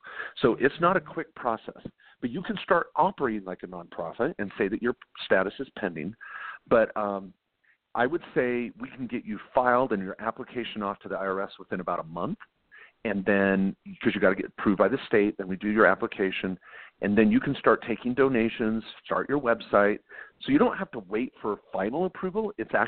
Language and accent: English; Eugene, Oregon, United States; born there; I was born in Eugene, Oregon in 1968.